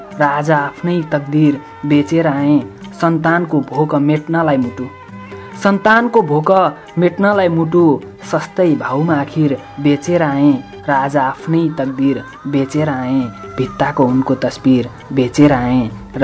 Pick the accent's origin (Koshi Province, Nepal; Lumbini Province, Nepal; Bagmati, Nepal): Koshi Province, Nepal; Madhumalla; also born or lived in Ilam; मेरो जन्मथलो चाहिँ गजुरमुखी इलाम हो, स्थायी ठेगाना मधुमल्ला तोरीबारी नै।